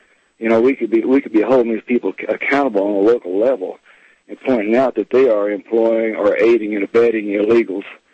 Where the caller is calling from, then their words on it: Missouri, United States; from south of Missouri, down here where Missouri laps over in Arkansas.